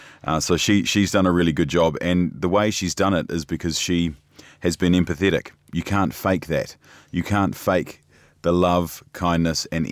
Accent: New Zealand; But as a New Zealander watching from afar, and having worked with Jacinda Ardern for sort of 7 years, it's made me quite proud, actually.

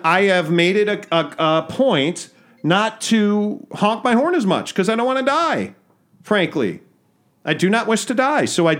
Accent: Chicago, Illinois, United States; I'm a Michael Jordan guy growing up in Chicago.

